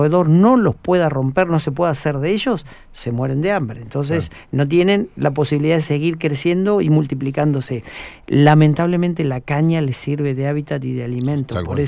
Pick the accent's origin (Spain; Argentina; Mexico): Argentina; San Martín de los Andes, Neuquén; yo soy nativo de San Martín de los Andes, que nos dedicábamos a jugar allá en San Martín de los, claro, Andes